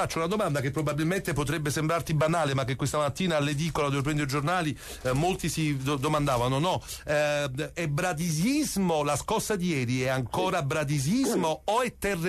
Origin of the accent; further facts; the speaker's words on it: Naples, Campania, Italy; siamo napoletani